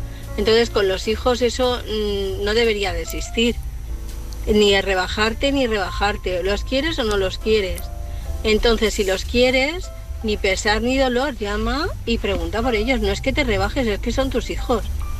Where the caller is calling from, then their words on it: Valencia, Valencian Community, Spain; de Valencia.